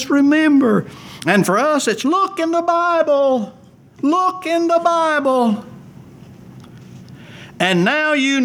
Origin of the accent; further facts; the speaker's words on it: United States; Now, I was born in America, reared in America, educated in America.